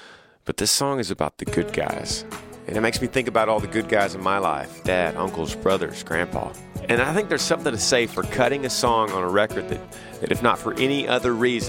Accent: Texas, United States; of Texas. We all watched it on the news, and we saw the strength of people. We saw the strength of my home state.

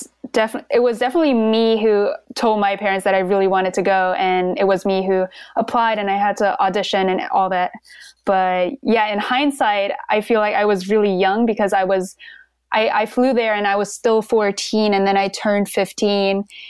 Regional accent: Germany; my parents are both Chinese. I was born and raised in Germany in a city that's close to Frankfurt. So right in the middle of Germany.

